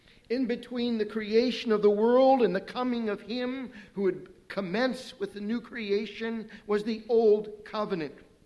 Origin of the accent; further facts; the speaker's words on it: Fremont, Ohio, United States; As I was growing up in Fremont, Ohio, I did a little trapping of muskrats and raccoons with a good friend of mine.